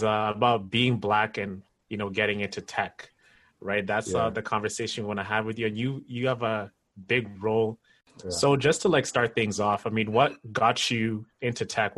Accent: Kenya; You know, we immigrated from Kenya, and my dad is like highly educated.

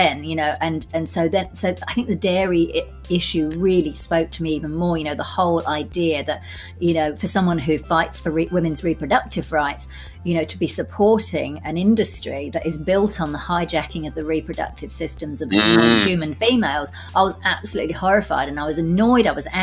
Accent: London, United Kingdom; I come from a working class family in the UK. I was actually born in the East End of London, so I'm technically a Cockney, but I grew up in Southeast London, just outside Southeast London.

